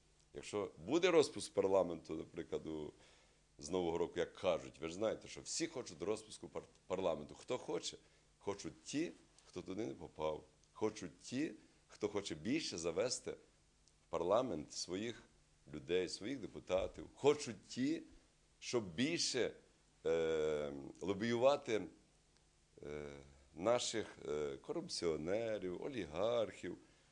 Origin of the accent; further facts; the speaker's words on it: Vinnytsia Oblast, Ukraine; Я сам з Вінниччини.